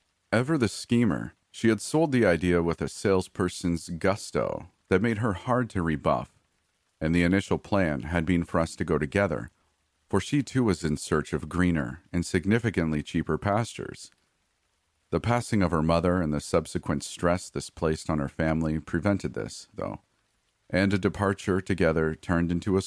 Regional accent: United States; Cities in my home country, from New York to San Francisco to Atlanta, exhibit the same kind of disarray and filth

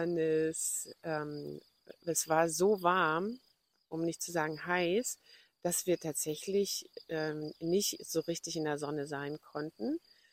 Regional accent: Brandenburg an der Havel, Brandenburg, Germany; Meine Heimatstadt Brandenburg an der Havel wird durchflossen von mehreren Havelarmen

